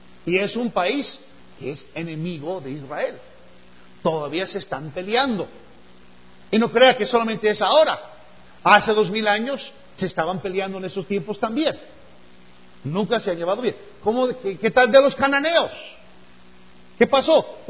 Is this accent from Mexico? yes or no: yes; Mexico; also born or lived in United States / Honduras; Nací en los Estados Unidos, pero a la edad de 4 años yo me fui para México y fui criado en México. Después de estudiar en los Estados Unidos, regresé a México como misionero por 5 años. Y después de estar en México, fui a Honduras por 17 años.